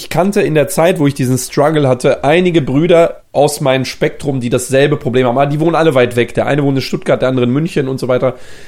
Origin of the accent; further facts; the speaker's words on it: Bosnia & Herzegovina; dort, wo ich herkomme, im Süden Bosniens